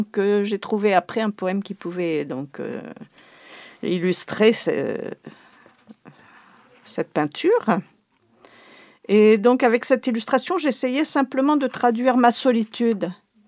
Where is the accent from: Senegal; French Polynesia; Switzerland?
French Polynesia; Papeete; je suis donc originaire de Tahiti. J'ai vécu toute mon enfance à Tahiti. Je suis née à Papeete.